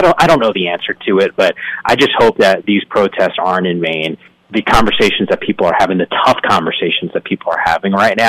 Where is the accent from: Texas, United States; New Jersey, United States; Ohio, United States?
New Jersey, United States; also born or lived in Bronx, New York; make reference to the 201 New Jersey area code, and that's where I grew up. That's home. You know, I was born in the Bronx.